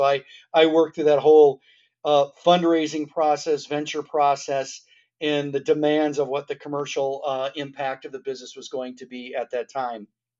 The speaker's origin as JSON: {"language": "English", "town": "Minneapolis", "region": "Minnesota", "country": "United States", "tie": "born or raised there", "lives_now": "Massachusetts, United States", "said": "I grew up in the Twin Cities, Minneapolis, St. Paul."}